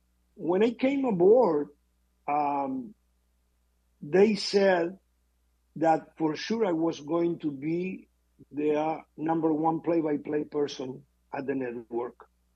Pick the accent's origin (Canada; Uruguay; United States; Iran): Uruguay; English is a second language; We are a very little country with less than 3.5 million people. And there is no kid in my country that doesn't try to play soccer.